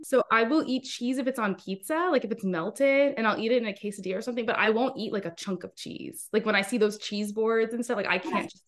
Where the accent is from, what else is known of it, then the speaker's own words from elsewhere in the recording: Houston, Texas, United States; So I just moved back to Houston a couple months ago. And I've been trying to get back to my hometown for a while. So all my family's here. I love Houston. It's where I grew up.